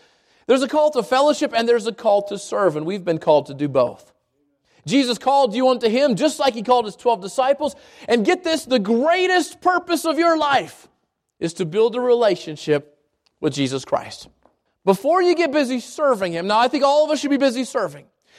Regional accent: Albuquerque, New Mexico, United States; Some of us, I grew up here in Albuquerque. I grew up in the South Valley of Albuquerque.

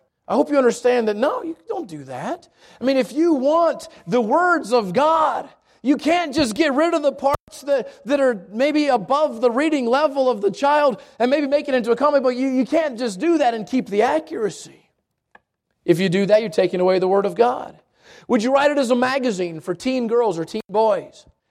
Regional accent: Georgia, United States; Talking about Georgia. I'm from Georgia. I can relate.

